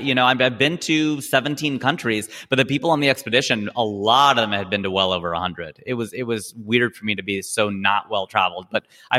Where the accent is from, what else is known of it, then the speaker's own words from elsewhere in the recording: Ohio, United States; I speak a little bit of Hindi, but I grew up in Ohio, man. So my parents spoke English at home. They came here in you know, 71.